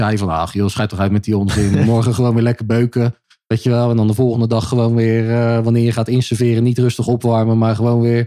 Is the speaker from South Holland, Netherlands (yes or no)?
yes; Rotterdam, South Holland, Netherlands; now in Amsterdam, Netherlands; Ja, ik ben lekker die in Amsterdam gaan wonen. Yes, ik ben een echte Rotterdammer.